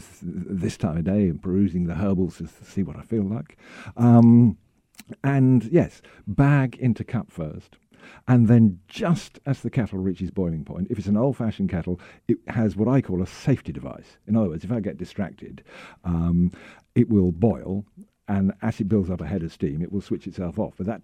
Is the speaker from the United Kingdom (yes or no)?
yes; United Kingdom; Being very British, I have an electric kettle.